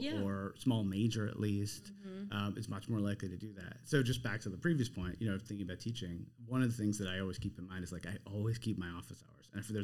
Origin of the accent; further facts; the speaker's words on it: New York City, New York, United States; So I grew up, born and raised in New York City.